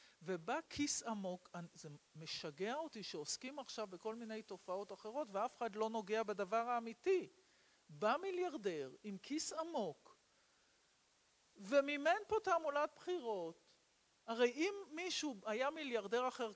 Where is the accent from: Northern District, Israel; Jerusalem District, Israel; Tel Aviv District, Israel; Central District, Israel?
Tel Aviv District, Israel; Tel Aviv; born there; למרות שנולדתי בתל אביב